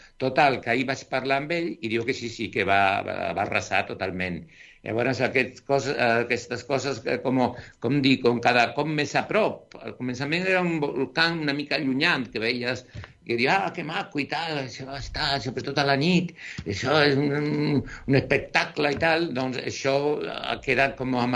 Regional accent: Tazacorte, Canary Islands, Spain; davant del meu poble, del meu casc, del casc del poble, això sí que està en línia recta al mar, però una mica cap al nord, on es preveu que arribarà la lava, que és el que diem aquí a Tazacorte

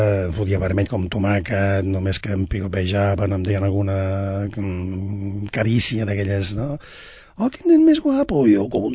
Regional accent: El Algar, Region of Murcia, Spain; born there; Jo sóc nascut al Camp de Cartagena, a 6 quilòmetres del Mar Menor, a un poblet pedania de Cartagena que es diu El Algar, a prop de la Unión.

